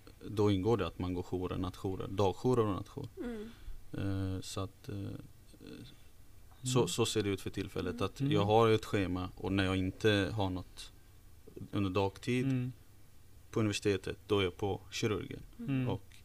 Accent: Gothenburg, Västra Götaland County, Sweden; now in Linköping, Sweden; kommer från Göteborg, fast nu kommer jag faktiskt från Linköping, så att jag är bosatt där för tillfället. Mm. Men grunden från Göteborg.

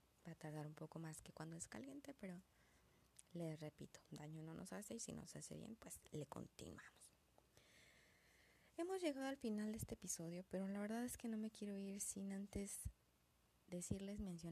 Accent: Mexico; podemos echar mano de la herbolaria como buenos mexicanos.

